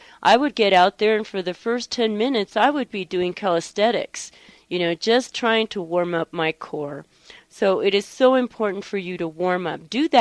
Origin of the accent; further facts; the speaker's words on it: Tucson, Arizona, United States; moved away; also born or lived in Southern California; I grew up in Tucson, Arizona, and then my husband and I moved to Southern California for my husband's work. And we came via Southern California to New Mexico in 1991.